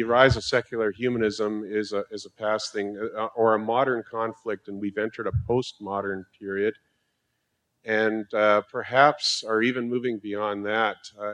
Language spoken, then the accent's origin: English; Canada; Now, I'm from Canada, and the situation may have progressed a little further there, maybe not.